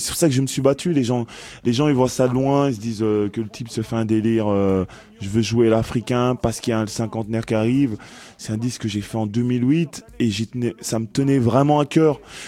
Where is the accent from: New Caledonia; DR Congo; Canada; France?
DR Congo; Kasaï; un rythme issu du Kivu, du Kasaï, c'est ma région d'origine.